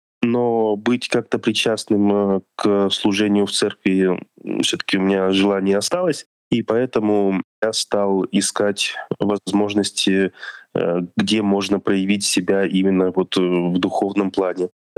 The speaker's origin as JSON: {"language": "Russian", "town": "Astana", "country": "Kazakhstan", "tie": "born or raised there", "moved": "yes", "lives_now": "Russia", "said": "Я родом из Казахстана, из города Астана. Я приехал в Россию в 2002 году и учился в специализированной школе-интернате для слепых и слабовидящих детей."}